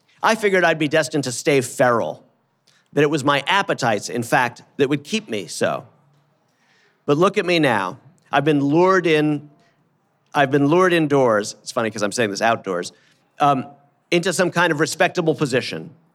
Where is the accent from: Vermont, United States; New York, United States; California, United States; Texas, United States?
New York, United States; Brooklyn; But I grew up in Brooklyn.